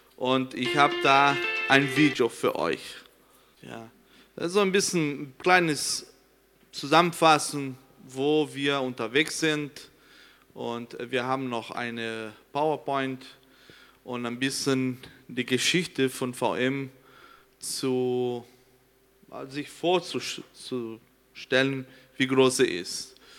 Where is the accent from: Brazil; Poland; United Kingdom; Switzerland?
Brazil; first language Portuguese; German is a second language; Viel von mir ist viel brasilianisch, weil ich dort groß geworden bin. Auch Worte, die mir fehlt, oder Ausdrücke, weil es quasi meine Muttersprache Portugiesisch ist.